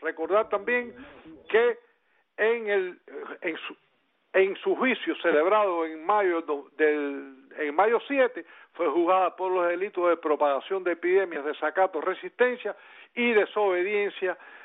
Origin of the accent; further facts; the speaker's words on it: Camagüey, Cuba; born there; en la ciudad de Camagüey, ciudad donde yo nací